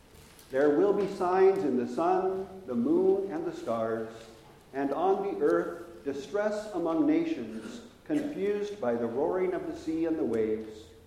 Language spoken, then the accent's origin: English; Iowa, United States; As a child growing up in Iowa, I can remember being fascinated by clouds.